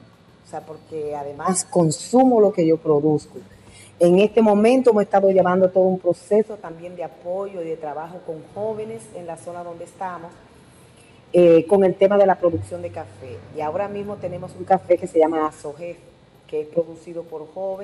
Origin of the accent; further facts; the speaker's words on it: Peralta, Azua, Dominican Republic; de la provincia de Azua, municipio de Peralta.